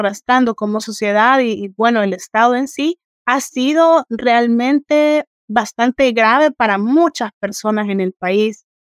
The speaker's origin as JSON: {"language": "Spanish", "country": "El Salvador", "said": "siempre se interesan en saber lo que está ocurriendo en mi país, en El Salvador"}